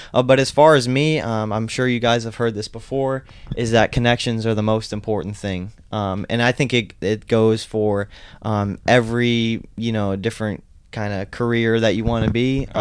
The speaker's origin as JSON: {"language": "English", "town": "Naples", "region": "Florida", "country": "United States", "tie": "born or raised there", "said": "Well, born and raised here in Naples, Florida."}